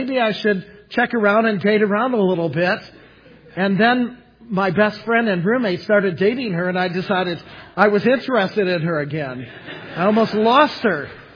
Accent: Detroit, Michigan, United States; understand I'm from the Motor City when I say this, why go for a Chevrolet when you can have a Cadillac?

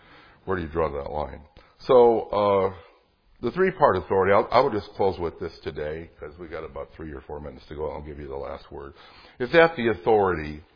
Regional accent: Fort Wayne, Indiana, United States; In my hometown of Fort Wayne, Indiana, the diocesan headquarters for the Diocese of Fort Wayne, South Bend, the cathedral downtown, where the bishop has his chair, is the Cathedral of the Immaculate Conception.

